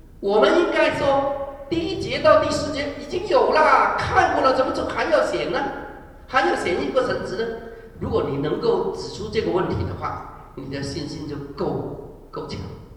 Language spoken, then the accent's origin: Chinese; Guangdong, China; 我们广东人说 money money home，